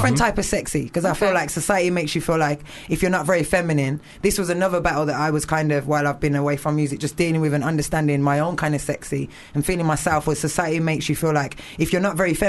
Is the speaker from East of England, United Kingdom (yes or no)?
no; Birmingham, West Midlands, United Kingdom; moved away as an adult; now in London, United Kingdom; I'm from Birmingham, and at that time, it was like, 7 years ago.